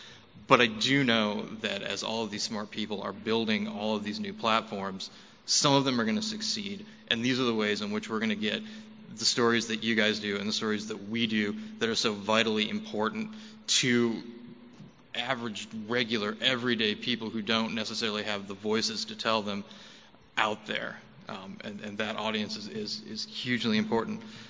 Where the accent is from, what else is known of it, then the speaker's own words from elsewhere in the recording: Ann Arbor, Michigan, United States; born there; I was born in Ann Arbor and started my career as an intern for the Detroit Free Press